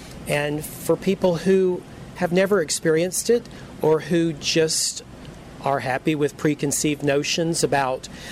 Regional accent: the South, United States; Well, I'm definitely a Southerner. We have a saying, Southern born, Southern bred, and when I die, I'll be Southern dead.

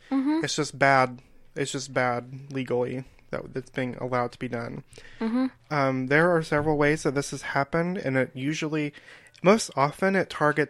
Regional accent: the South, United States; because I grew up in the South, and this happens in the South all the time.

